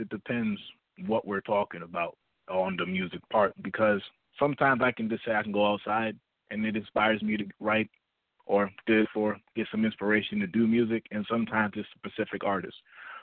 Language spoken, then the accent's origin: English; Harrisonburg, Virginia, United States; also born or lived in Washington, D.C.; I was born in Washington, D.C., but was raised in the good old VA of Harrisonburg.